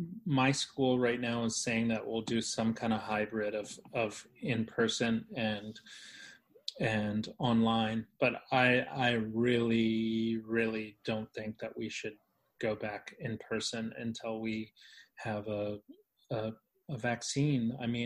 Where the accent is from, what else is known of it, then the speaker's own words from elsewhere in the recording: New York, United States; because like as a New Yorker, we all used to walk all the time.